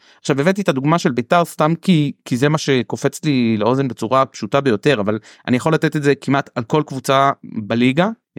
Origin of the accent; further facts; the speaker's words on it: Jerusalem, Jerusalem District, Israel; אני באמת מירושלים